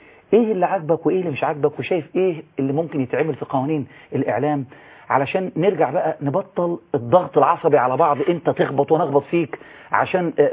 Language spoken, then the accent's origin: Arabic; Egypt; انا كمواطن مصري